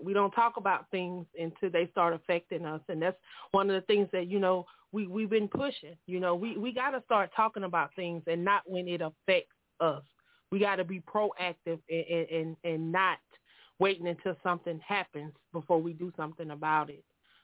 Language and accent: English; South Carolina, United States; from South Carolina.